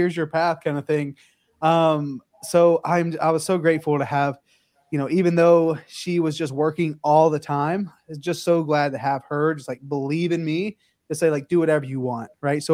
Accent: South Carolina, United States; I'm from the South, from South Carolina. So it was fried chicken and lemonade and stuff.

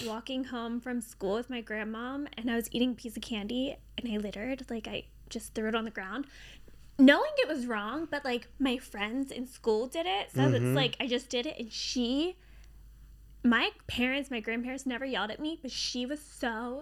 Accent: Dundalk, Maryland, United States; I grew up in Eastwood. Eastwood's my neighborhood. Mm-hmm. It's in Dundalk.

